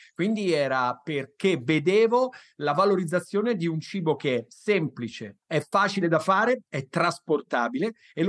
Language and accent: Italian; Tuscany, Italy; io sono toscano